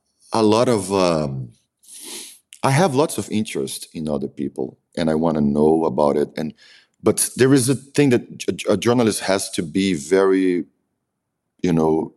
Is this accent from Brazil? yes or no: yes; Salvador, Bahia, Brazil; English is a second language; My friends from the city where I'm from Salvador Bahia, most of them are my.